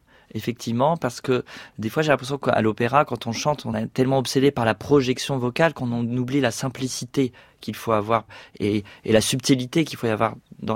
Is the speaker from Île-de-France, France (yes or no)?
yes; Sartrouville, Île-de-France, France; je viens de la banlieue parisienne, et je n'avais pas eu un conservatoire municipal à côté de chez moi à Sartrouville